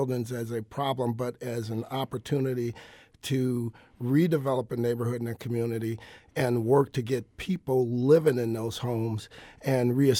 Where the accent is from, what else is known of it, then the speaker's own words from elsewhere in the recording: Joliet, Illinois, United States; now in St. Louis, United States; I'm originally from Joliet, Illinois, as you know, Jason, and you also, Rachel. I ended up in St. Louis. I went to SIUE on a wrestling scholarship and ended up in St. Louis.